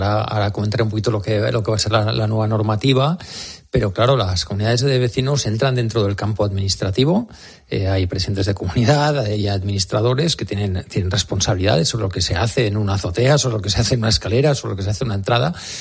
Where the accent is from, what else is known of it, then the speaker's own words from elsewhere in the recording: Spain; como tantos españoles